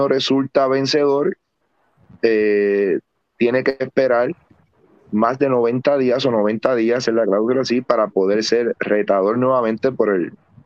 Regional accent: Juana Díaz, Puerto Rico; En mi pueblo Juana Díaz, jueves, viernes, siempre había cartera de lucha libre profesional.

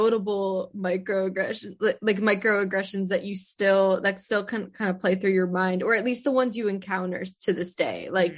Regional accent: New York, United States; It just so happens that I didn't grow up there. I grew up like at the northern tip of Rockland

